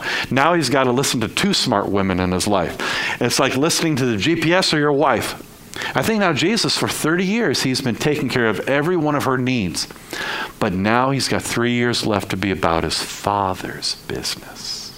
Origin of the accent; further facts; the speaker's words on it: Detroit, Michigan, United States; his mathematical skills were a lot like mine growing up in Detroit.